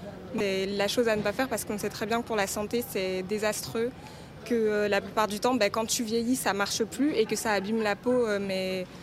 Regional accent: Senegal; Enfin, moi, je suis sénégalaise

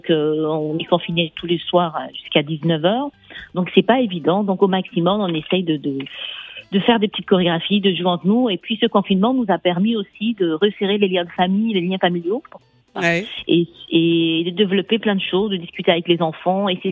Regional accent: Côte d’Ivoire; now in France; Bon, moi, j'ai grandi en Côte d'Ivoire

